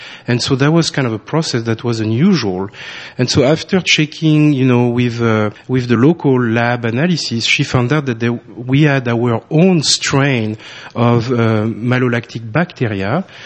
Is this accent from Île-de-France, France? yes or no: no; Bordeaux, Nouvelle-Aquitaine, France; English is a second language; moved away as an adult; I'm from Bordeaux, I was raised and I grew up in Bordeaux.